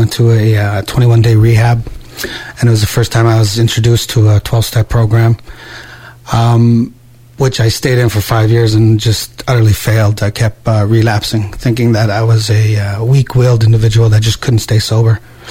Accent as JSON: {"language": "English", "town": "Garden River", "region": "Ontario", "country": "Canada", "lives_now": "Quebec, Canada", "said": "I'm an Ojibwe from Garden River, Ontario. I've been in Quebec now for the past 18 years or so"}